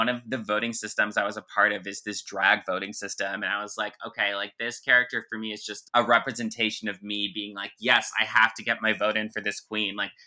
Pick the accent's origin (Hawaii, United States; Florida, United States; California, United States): Florida, United States; that was something that was so ingrained culturally in me growing up outside of Jacksonville.